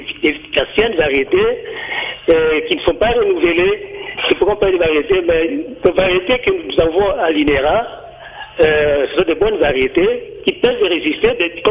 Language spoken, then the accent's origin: French; DR Congo; chez nous, en RDC, ça cultive un peu partout, dans toutes les régions.